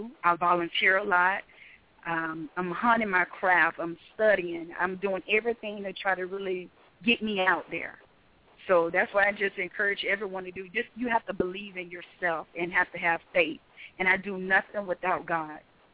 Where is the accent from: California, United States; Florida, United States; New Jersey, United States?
Florida, United States; Hollywood; And I'm from Hollywood, Florida.